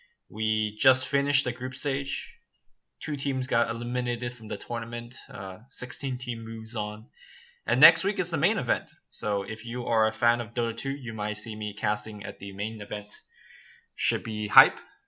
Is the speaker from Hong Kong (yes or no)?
yes; Hong Kong; now in Seattle, United States; I came from Hong Kong. And the summer there is actually very hot and humid.